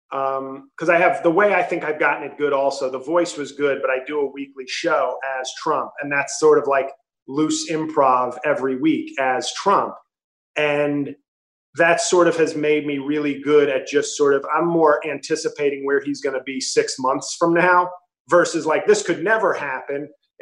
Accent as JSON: {"language": "English", "town": "New York City", "region": "New York", "country": "United States", "lives_now": "New Jersey, United States", "said": "I'm from New York City, but I now live in Jersey, moved out of the city for the first time, you know, at 40."}